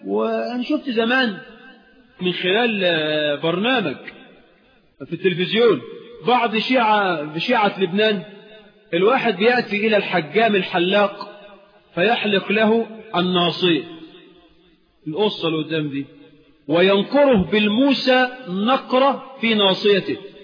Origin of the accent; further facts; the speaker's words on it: Egypt; احنا عندنا كمصريين عاشوراء ده موسم